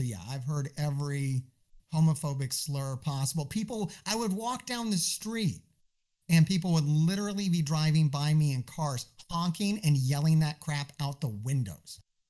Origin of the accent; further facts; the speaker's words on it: Alaska, United States; I was born in Alaska, and Alaska is known to Alaskans as the New South.